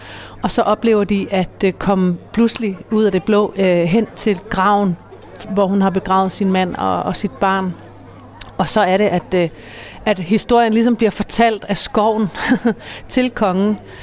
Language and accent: Danish; Svendborg, Region of Southern Denmark, Denmark; also born or lived in Sweden; Altså, jeg er jo født og opvokset i Svendborg, hvor vi sidder lige nu. Men min far er norsk, og så har jeg faktisk også levet store dele af mit liv i Sverige.